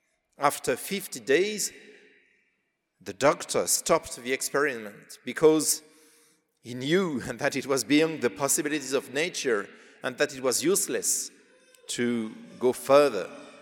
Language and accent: English; Normandy, France; English is a second language; from France. I come from Normandy, and I lecture in a Catholic university.